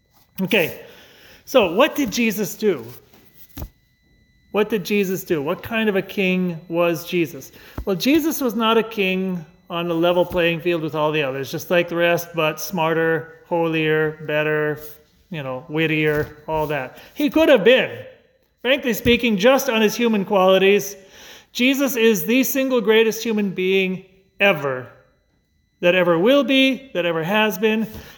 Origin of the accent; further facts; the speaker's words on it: Seattle, Washington, United States; Okay, I'm going to admit to you, I grew up in Seattle. I'm a Seahawks fan.